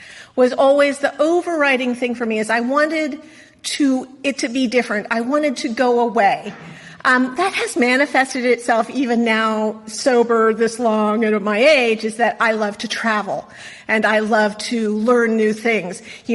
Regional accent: Wichita, Kansas, United States; And what had happened is I grew up in Wichita, Kansas, so a little north of here is Wichita, Kansas, right? And I grew up there, and there's nothing to do in Wichita, Kansas.

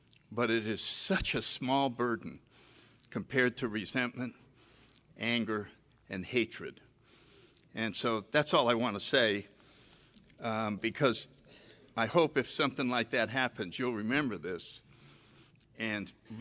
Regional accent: New Haven, Connecticut, United States; I was born in 1931. I grew up in New Haven, Connecticut, and the biggest event in my life was World War II.

